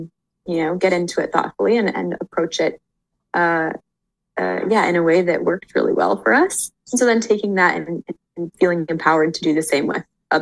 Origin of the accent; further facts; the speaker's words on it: Boulder, Colorado, United States; Yeah, I grew up in Boulder, Colorado, and I was really lucky to grow up there.